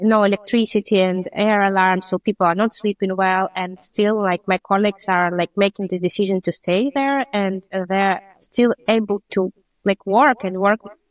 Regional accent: Ukraine; I was lucky to be from central Ukraine, and yeah, I could still go to my hometown.

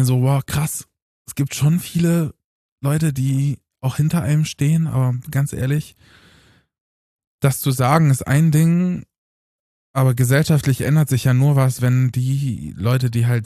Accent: Eisleben, Saxony-Anhalt, Germany; born there; damals in Eisleben in Sachsen oder Sachsen-Anhalt, ich weiß gar nicht mehr, wo das liegt, ehrlich gesagt, da wo ich geboren bin. Lutherstadt Eisleben.

